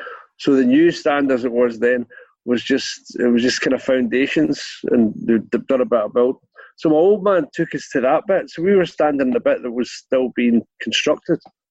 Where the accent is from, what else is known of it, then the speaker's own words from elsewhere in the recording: Bothwell, Scotland, United Kingdom; I was brought up in Bothwell in Lanarkshire and surrounded by places like Huddingston, Hamilton, Belsill and Blantyre and all that. It's a big sort of footballing area